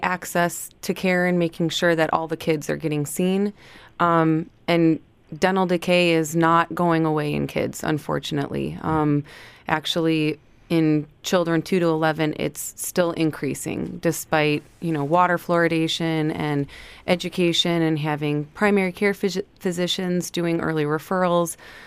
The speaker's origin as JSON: {"language": "English", "region": "Illinois", "country": "United States", "lives_now": "Alaska, United States", "said": "So I'm originally from Illinois, and I did my dental school at the University of Iowa"}